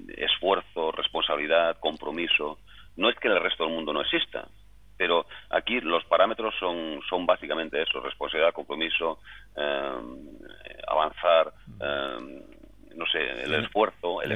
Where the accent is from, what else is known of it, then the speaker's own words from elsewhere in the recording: Granada, Andalusia, Spain; born there; Perdone, pero yo de nacimiento soy alpujarreño, de Granada, entonces